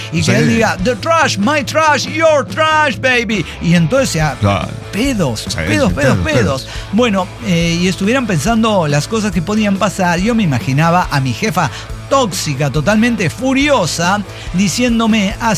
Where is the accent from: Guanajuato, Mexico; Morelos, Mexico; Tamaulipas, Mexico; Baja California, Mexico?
Guanajuato, Mexico; A mí me vale verga, soy de Guanajuato.